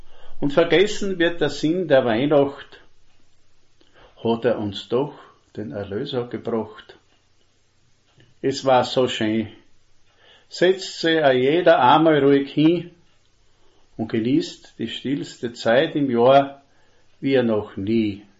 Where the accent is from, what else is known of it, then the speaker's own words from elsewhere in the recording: Styria, Austria; born there; Und da ich ja gebürtiger Steirer bin